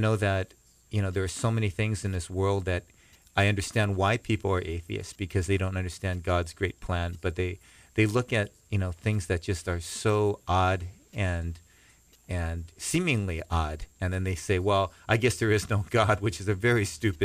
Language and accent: English; Los Angeles, California, United States; now in Hawaii, United States; I was born and raised in L.A., and I went to high school in the West Side next to UCLA at University High School.